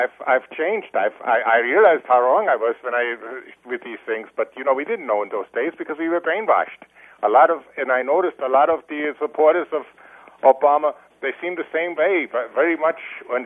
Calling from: East Germany, Germany; English is a second language; moved away; I come from East Germany, you know

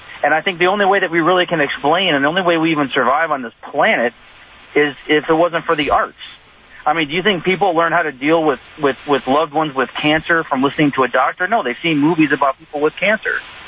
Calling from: Fort Worth, Texas, United States; from Fort Worth

